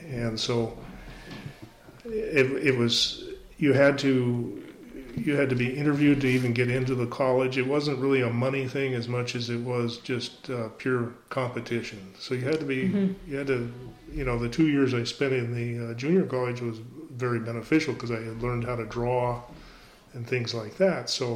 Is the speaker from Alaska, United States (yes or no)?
no; Applewood, Colorado, United States; also born or lived in Denver, United States; Well, I was born in Denver, Colorado. And I had a pretty normal, you know, childhood. We lived out in Jefferson County near a golden place called Applewood. And went to Wheat Ridge High School.